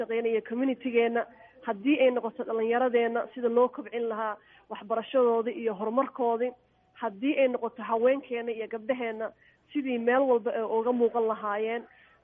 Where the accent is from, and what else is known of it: Canada; born or raised there